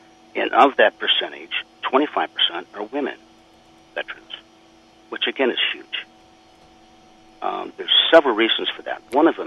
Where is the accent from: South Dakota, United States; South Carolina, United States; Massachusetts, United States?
South Dakota, United States; Everybody where I grew up in South Dakota knew I was, so